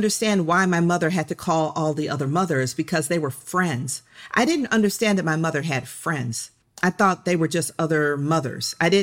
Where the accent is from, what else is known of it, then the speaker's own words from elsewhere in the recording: Atlanta, Georgia, United States; my debut, Leaving Atlanta, about growing up in Atlanta during the child murders. I actually appear as a character in that book.